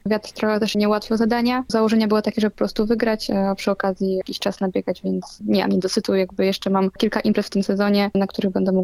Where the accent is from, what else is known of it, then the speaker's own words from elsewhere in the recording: Olsztyn, Warmian-Masurian Voivodeship, Poland; jestem rodowitą olsztynianką urodzoną tutaj, mieszkającą i trenującą na moim stadionie w Kortowie